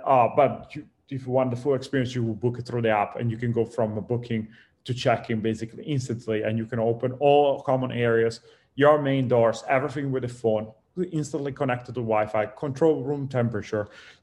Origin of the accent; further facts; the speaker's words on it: Italy; moved away as an adult; now in Los Angeles, United States; here in LA, actually, I moved originally from Italy. I moved here like about like 13 years ago.